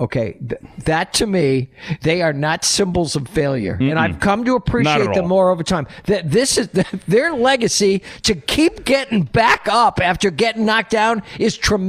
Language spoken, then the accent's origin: English; New England, United States; I grew up in New England